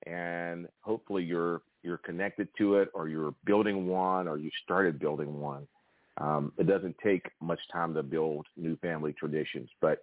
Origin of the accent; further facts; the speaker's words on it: Tennessee, United States; And today I'm visiting my hometown in Tennessee, and it's always something special for me when I visit my hometown